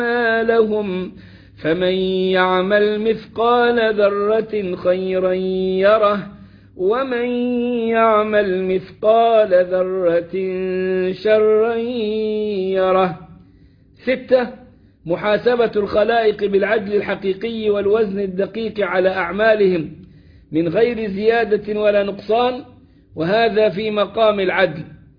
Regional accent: Sohag, Sohag Governorate, Egypt; والناس يشوفوني يقولون أنت من المنصورة، أقول أنا من سوهاج، يقول لي من المنصورة، عمي أنا من سوهاج

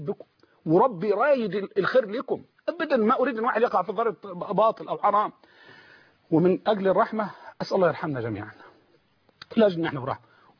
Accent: Mansoura, Dakahlia, Egypt; إنما نشهد حقا يجيب عندنا في المنصورة

